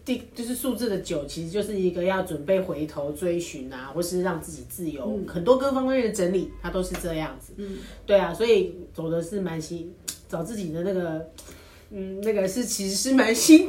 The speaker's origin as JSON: {"language": "Chinese", "country": "Taiwan", "accent": "Taiwanese Mandarin", "said": "然后我有常常会台湾国语，好，没有关系，听得懂就好。"}